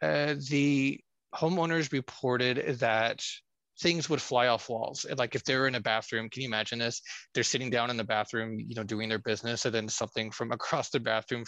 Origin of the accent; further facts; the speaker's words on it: Corpus Christi, Texas, United States; searched for my hometown, Corpus Christi, Texas. Search for Corpus Christi ghost hunters